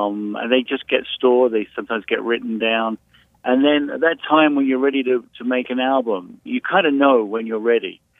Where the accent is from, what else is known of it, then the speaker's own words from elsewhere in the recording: United Kingdom; now in United States; I'm British, but I live in the States. I live on the East Coast.